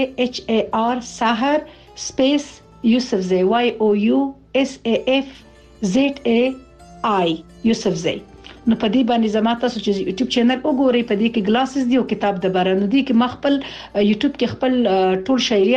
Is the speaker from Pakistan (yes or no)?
no; Laghman, Afghanistan; زه د افغانستان د لغمان اوسیدونکو یم